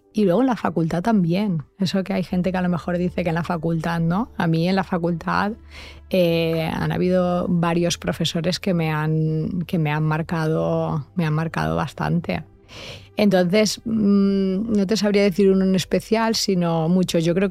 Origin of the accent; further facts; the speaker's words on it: Valencia, Valencian Community, Spain; porque vivo en el Mediterráneo, porque soy de Valencia, y entonces es como mi estandarte